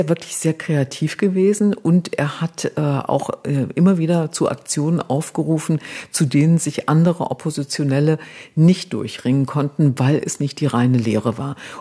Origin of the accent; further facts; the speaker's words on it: Germany; ich bin in der DDR aufgewachsen